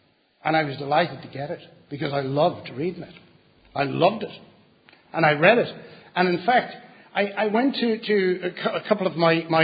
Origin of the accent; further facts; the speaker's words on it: North West England, United Kingdom; I was saved from Romanism, and I was brought up just outside of Liverpool, and to a Wexford family and a Roman Catholic family, very righteous.